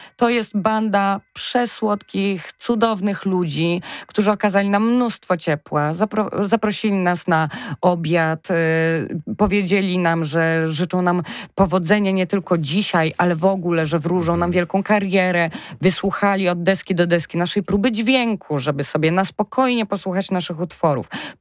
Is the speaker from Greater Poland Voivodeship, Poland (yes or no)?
yes; Poznań, Greater Poland Voivodeship, Poland; z moim małżonkiem jesteśmy z Poznania. Zresztą cały nasz zespół to są poznaniaki. Urodziliśmy się w Poznaniu, zostaliśmy w tym Poznaniu